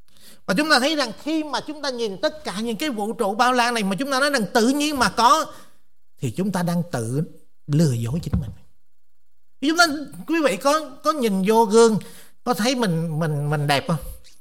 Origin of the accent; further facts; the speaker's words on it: California, United States; Tại tôi là dân Cali, tôi đi đâu tôi cũng hỏi xăng giá bao nhiêu hết trơn. Tại thì bên Cali cái gì cũng rẻ hết, chỉ có xăng là mắc thôi.